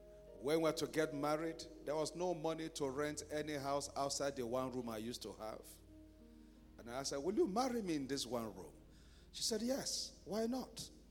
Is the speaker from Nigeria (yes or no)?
yes; Ojo, Lagos, Nigeria; One man we grew up together in Ojo came to me